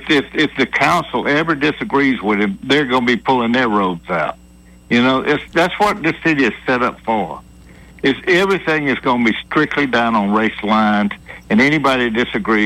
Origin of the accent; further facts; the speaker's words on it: Montgomery, Alabama, United States; born there; I'm 69, Jack. I was born in Montgomery, Alabama